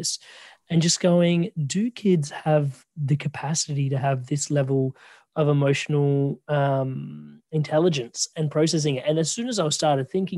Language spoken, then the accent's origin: English; Adelaide, South Australia, Australia; Yeah, I'm from Adelaide. We call it kindy